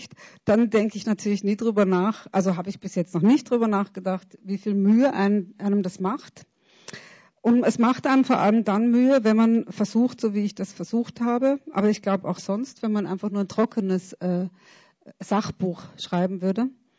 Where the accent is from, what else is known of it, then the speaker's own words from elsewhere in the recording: Marchtrenk, Upper Austria, Austria; weil ich bin ja in Machtrenk aufgewachsen ein paar Jahre, weil mein Vater dort Pfarrer war